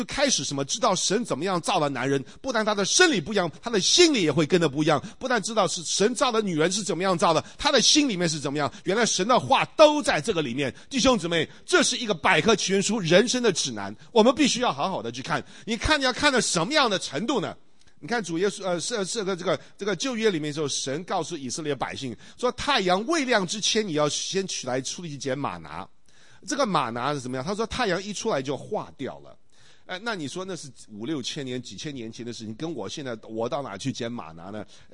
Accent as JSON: {"language": "Chinese", "country": "Taiwan", "said": "我是从台湾来的这个外省人，那么这个我父亲是东北啊，我母亲是外蒙古"}